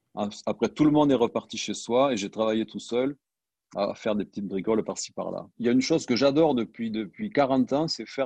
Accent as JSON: {"language": "French", "region": "Southern France", "country": "France", "said": "Donc, je viens du sud de la France, dans un très, très beau paysage."}